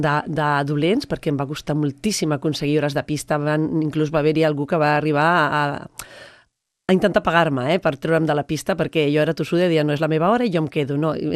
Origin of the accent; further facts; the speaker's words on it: Sant Cugat del Vallès, Catalonia, Spain; els que sí que som de Sant Cugat de tota la vida